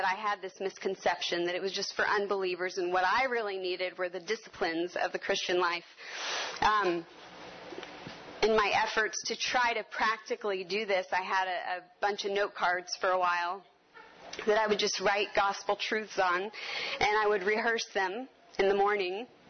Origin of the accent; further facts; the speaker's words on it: Florida, United States; Maybe it's because we're from Florida, but I think about the crashing waves from the ocean.